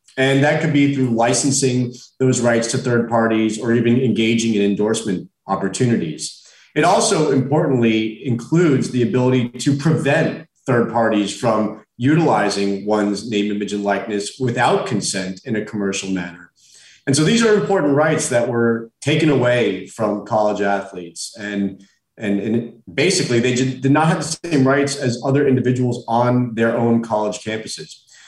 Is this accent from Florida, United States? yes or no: yes; Florida, United States; My background is I'm born and raised in South Florida, which is an area you've become accustomed with in the recent past.